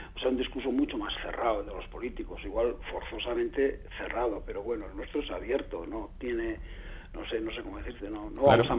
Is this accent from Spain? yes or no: yes; Asteasu, Basque Country, Spain; un día en Asteasu, mi pueblo natal, pasaba un perro y me caí